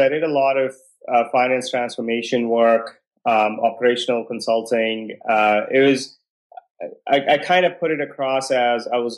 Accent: Delhi, India; But I grew up in Delhi all the way through my undergrad

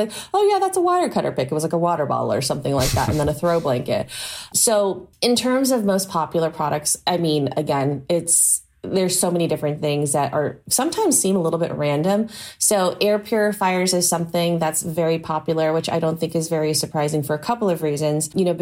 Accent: Santa Barbara, California, United States; I'm from Santa Barbara, California.

